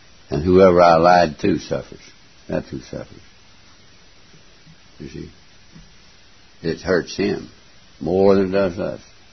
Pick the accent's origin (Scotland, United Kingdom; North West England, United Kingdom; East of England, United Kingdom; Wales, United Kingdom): Scotland, United Kingdom; I believe in the profit system. I'm a Scot. I have to believe in that.